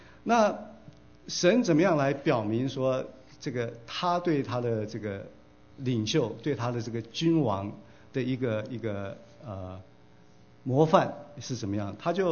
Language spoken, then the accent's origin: Chinese; China; 这个就是跟我们中国人有一个这个没有米吃可以为什么不吃肉啊，这个很像